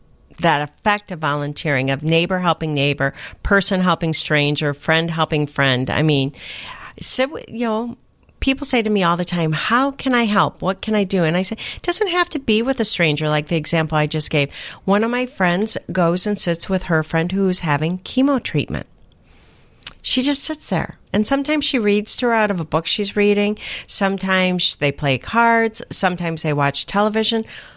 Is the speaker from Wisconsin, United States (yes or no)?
no; Michigan, United States; And found out he's from Michigan. I'm from Michigan.